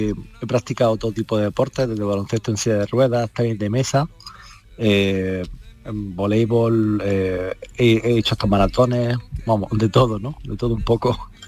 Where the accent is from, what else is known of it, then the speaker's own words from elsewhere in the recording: Granada, Andalusia, Spain; now in Málaga, Spain; Y yo la verdad es que estoy muy a gusto viviendo aquí en Málaga. Y aunque yo soy de Granada.